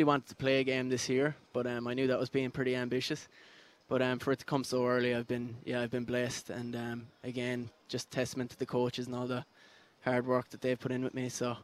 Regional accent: Munster, Ireland; Yeah, I'm from Kerry in Ireland. It's in the southwest.

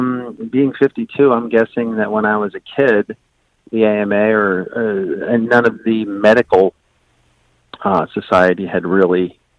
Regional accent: Reading, Pennsylvania, United States; I'm 52 years old. I was brought up in Reading, Pennsylvania, just outside of Lancaster, Pennsylvania.

